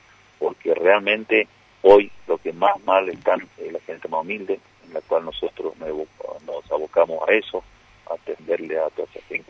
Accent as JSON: {"language": "Spanish", "region": "Misiones", "country": "Argentina"}